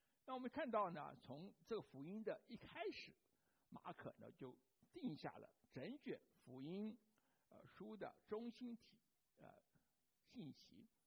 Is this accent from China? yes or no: no; Taiwan; 那我就记得我小时候在台湾啊